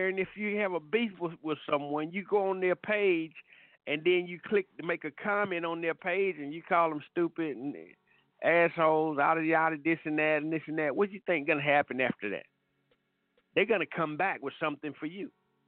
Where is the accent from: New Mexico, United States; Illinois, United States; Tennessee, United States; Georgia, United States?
Georgia, United States; Atlanta; and I grew up in Atlanta, and it's a party in Atlanta, I know these folks